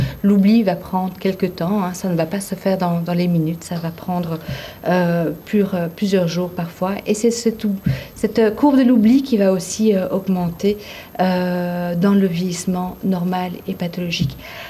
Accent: Belgium; Je viens de Belgique aussi, comme Noël.

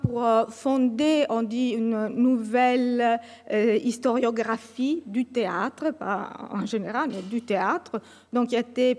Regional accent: Bologna, Emilia-Romagna, Italy; born there; parce que je suis née à Bologne, et je suis née à la fin des années 60

